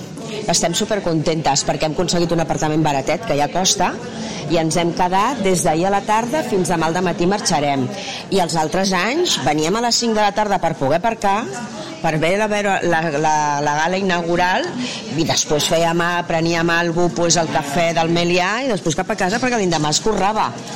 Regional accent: Sant Just Desvern, Catalonia, Spain; De Sant Just d'Esvern.

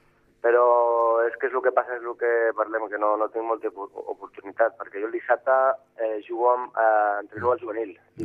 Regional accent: Sitges, Catalonia, Spain; és el meu poble, a més, és l'equip del meu poble

